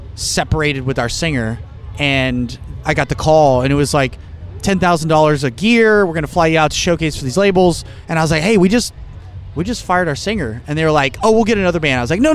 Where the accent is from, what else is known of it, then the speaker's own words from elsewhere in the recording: San Antonio, Texas, United States; Oh, San Antonio Spurs.